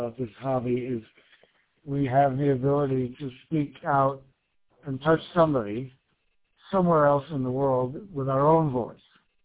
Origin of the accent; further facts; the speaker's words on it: Maine, United States; everyone that hears I'm from Maine, not everyone, but most people will say, well, I've been to Bar Harbor.